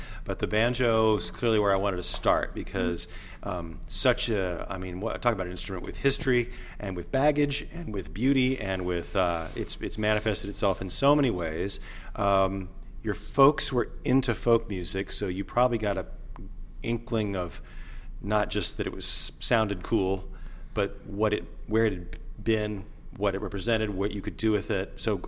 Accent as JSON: {"language": "English", "region": "North Carolina", "country": "United States", "tie": "born or raised there", "said": "I grew up in North Carolina"}